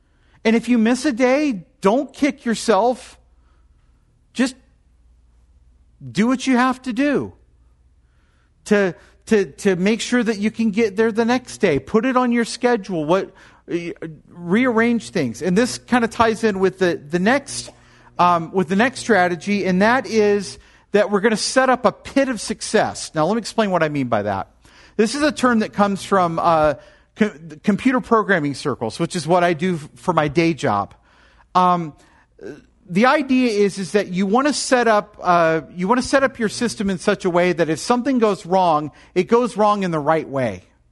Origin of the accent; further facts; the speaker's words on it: the South, United States; I'm from the South, I can do this.